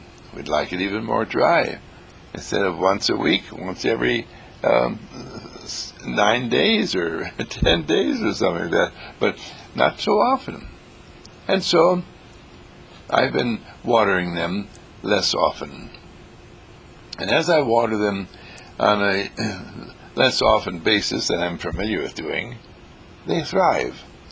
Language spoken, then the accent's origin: English; Wisconsin, United States; As I was growing up in Wisconsin, orchids were very precious, very rare and very beautiful.